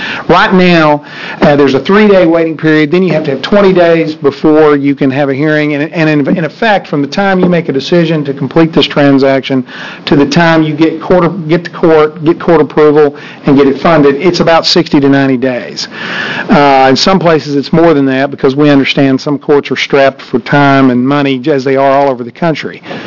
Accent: Texas, United States; I just found out about this hearing yesterday, and I'm from Texas, so I'm not had a lot of sleep.

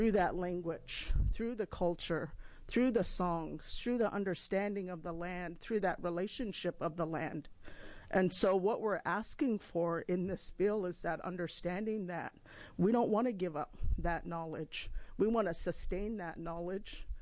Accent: Warm Springs, Oregon, United States; and I come from the Confederated Tribes of Warm Springs.

